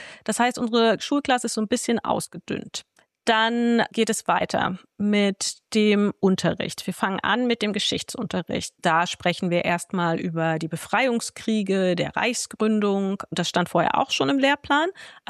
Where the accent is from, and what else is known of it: Wernigerode, Saxony-Anhalt, Germany; born or raised there; moved away as an adult